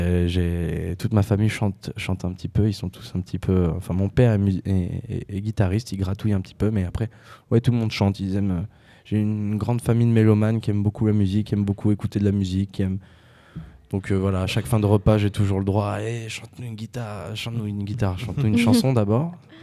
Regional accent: Périgueux, Nouvelle-Aquitaine, France; un grand concours de chansons qui se passe chez moi à Périgueux qui s'appelle La Truffe d'Argent.

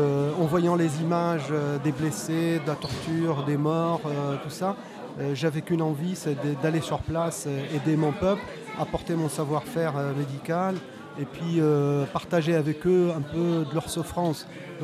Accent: Damascus, Damascus Governorate, Syria; Je suis originaire de Damas.

